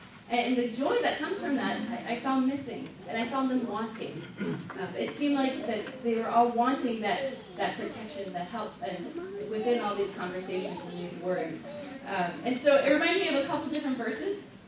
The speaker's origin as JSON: {"language": "English", "town": "East Berlin", "region": "Berlin", "country": "Germany", "tie": "born or raised there", "said": "I grew up in East Berlin."}